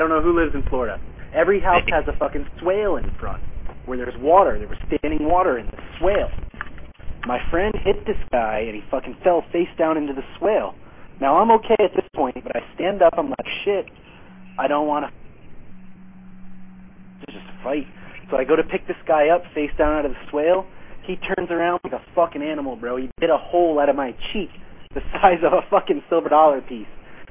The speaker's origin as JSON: {"language": "English", "country": "Ireland", "said": "What can I say? I'm Irish."}